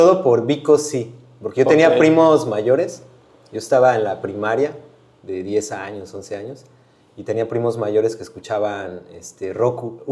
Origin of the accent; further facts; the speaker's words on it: Epazoyucan, Hidalgo, Mexico; also born or lived in Pachuca; yo nací en Pachuca, pero soy originario de un pueblo que se llama Epazoyucan, que está ahí cerca de Pachuca.